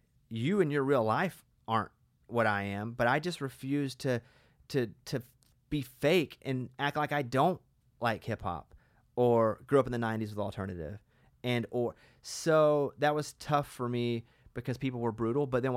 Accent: Arkansas, United States; accent: country; I grew up a hillbilly in Arkansas. Like, I was a trailer park kid in Arkansas. I wasn't a cowboy country, but I was rural, southern state, like, country accent.

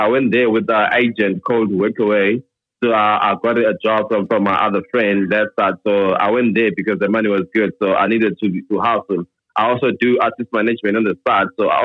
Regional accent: Soweto, Gauteng, South Africa; now in KwaZulu-Natal, South Africa; I'm from Soweto, Pimbro, but I moved to KZN a year ago for work.

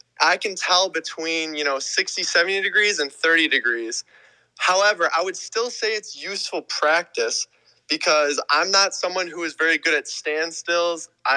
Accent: Wisconsin, United States; I'm from Wisconsin, so I have been playing cold weather as long as I've been playing disc golf.

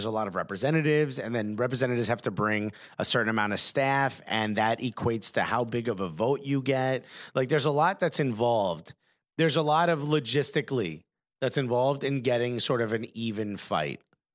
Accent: New Jersey, United States; No, but you do forget that I was born and raised in Jersey.

